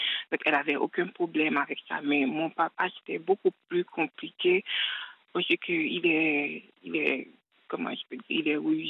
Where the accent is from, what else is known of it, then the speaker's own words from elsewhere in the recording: Haiti; Je suis originaire d'Haïti.